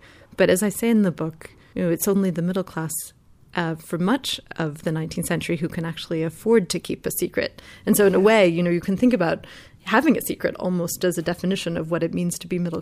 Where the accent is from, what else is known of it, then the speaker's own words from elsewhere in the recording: United States; I'm an American historian of Britain